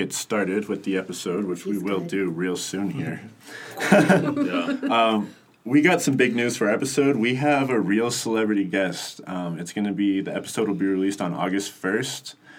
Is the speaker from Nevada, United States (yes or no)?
yes; Las Vegas, Nevada, United States; I'm from Las Vegas. Like, I've heard that my whole life.